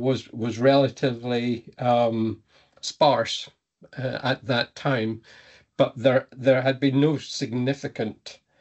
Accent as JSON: {"language": "English", "town": "Dornoch", "region": "Scotland", "country": "United Kingdom", "tie": "born or raised there", "said": "So I was brought up in Dornoch in Sutherland, which is now where I currently am."}